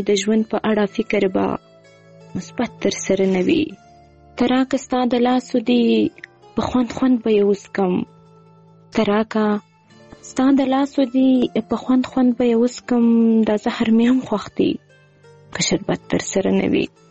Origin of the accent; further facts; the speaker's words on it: Quetta, Balochistan, Pakistan; also born or lived in Kandahar, Afghanistan; زه اوسیدونکې د کندهار یم خو ژوند می په کوټه کې کړی دی. دلته اوسېږم.